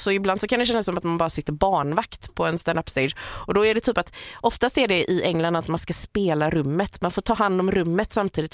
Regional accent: Sweden; Alltså jag upplever det som att svenskar är så... Alltså vi är ju väldigt artiga och väldigt snälla.

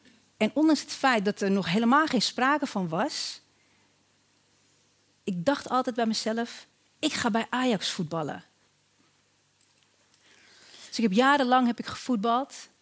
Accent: Weesp, North Holland, Netherlands; Ik groeide op in Weesp, met mijn vader en met mijn moeder. We woonden in een flat op 3 hoog.

